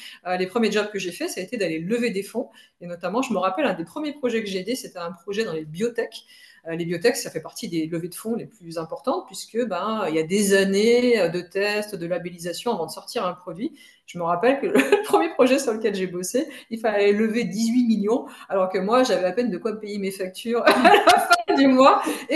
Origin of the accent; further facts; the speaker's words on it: Auvergne-Rhône-Alpes, France; Alors moi, je viens de Haute-Savoie et non, non, du coup, j'ai fui Paris parce que ben, je ne me sentais pas du tout parisienne.